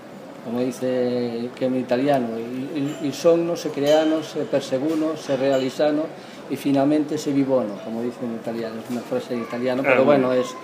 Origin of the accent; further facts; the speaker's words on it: Lleida, Catalonia, Spain; yo soy de Lleida. Entonces la Lleida es la Seu Vella es el símbolo de mi ciudad.